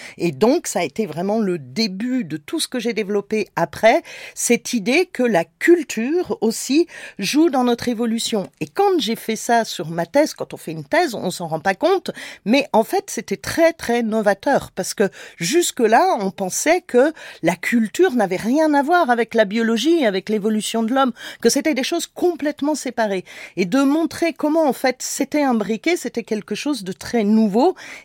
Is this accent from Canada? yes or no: no; France; Et bien sûr, vous faites des banquets, parce que nous sommes français.